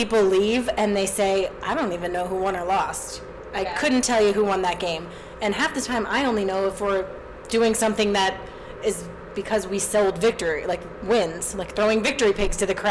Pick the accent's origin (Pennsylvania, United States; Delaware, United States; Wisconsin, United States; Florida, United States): Pennsylvania, United States; I'm from the Lehigh Valley. The team's in my, you know, hometown team.